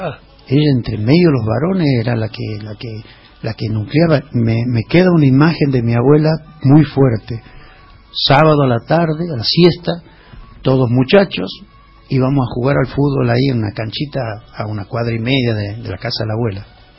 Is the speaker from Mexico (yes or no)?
no; Santiago del Estero, Argentina; Somos Santiago del Estero, somos chacarera, somos patio de tierra.